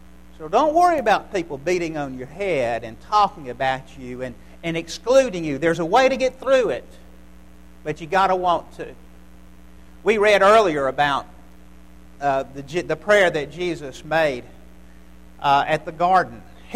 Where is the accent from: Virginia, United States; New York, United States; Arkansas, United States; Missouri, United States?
Virginia, United States; Charlottesville; I came from Charlottesville, Virginia, and the atmosphere is very different there.